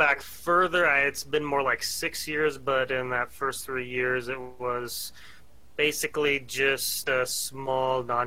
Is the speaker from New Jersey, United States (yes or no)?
no; Montana, United States; I grew up in Montana on the farm, and I think I was 7, 8 years old when first went gopher hunting and target practicing.